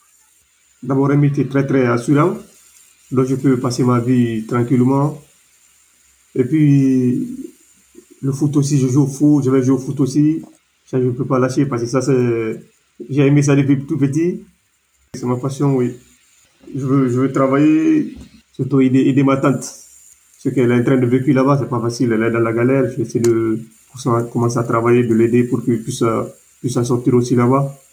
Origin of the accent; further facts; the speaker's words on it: Algeria; now in France; Je suis parti par le Maroc de l'Algérie, j'étais avec mon oncle de l'Algérie, Maroc, au Maroc, Espagne, et puis Espagne qu'on est rentré, puis on est venu en France aussi.